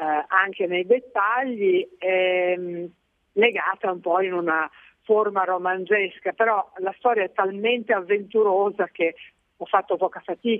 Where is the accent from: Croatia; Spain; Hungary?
Hungary; io sono nata e cresciuta in Ungheria durante la guerra, e poi abbiamo anche vissuto i primi anni dello stalinismo